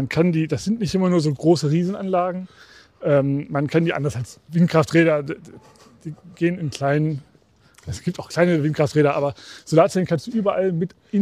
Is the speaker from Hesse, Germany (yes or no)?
no; Lower Saxony, Germany; im Weserbergland, wo ich herkomme, ist sehr schön da.